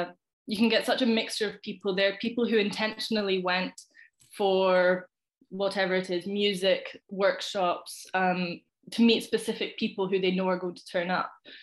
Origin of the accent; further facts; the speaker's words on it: Scotland, United Kingdom; I grew up in the Highlands of Scotland, right, just 10 minutes away from Loch Ness, very rural area. And I grew up in quite an international family, I suppose, because my mum is French and my dad's English.